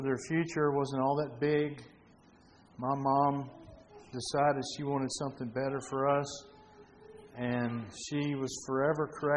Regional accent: Rockwall, Texas, United States; I grew up in a time when I came from a small town. I was born in Rockwall, Texas, which at that time was the tiniest county in Texas, the smallest, and a small town.

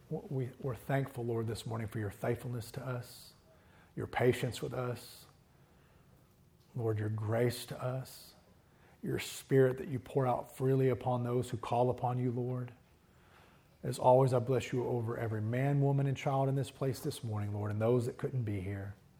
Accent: Alvarado, Texas, United States; a culture very much far removed from all of my experiences growing up in Alvarado, Texas.

